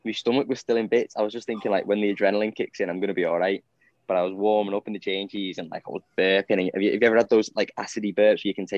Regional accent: Southport, North West England, United Kingdom; I'm from Southport, don't you?

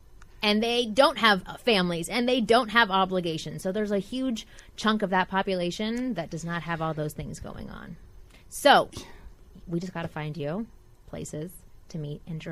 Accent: Toronto, Ontario, Canada; I'm from Toronto.

